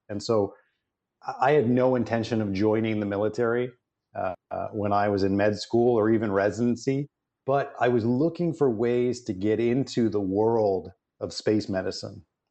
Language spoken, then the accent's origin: English; Canada; I am originally from Canada, and so you will hear that in my voice periodically when I say certain words. But as a kid growing up in Canada